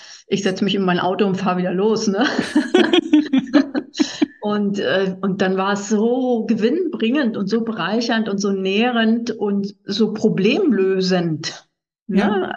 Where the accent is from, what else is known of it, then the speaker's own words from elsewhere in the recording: Northern Germany, Germany; Ich kam zwar aus Norddeutschland